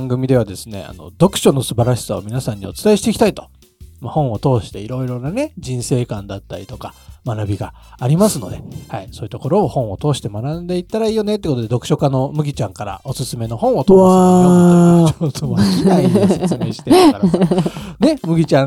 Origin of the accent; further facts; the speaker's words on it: Nagano, Japan; 地元で、地元長野県なんだけど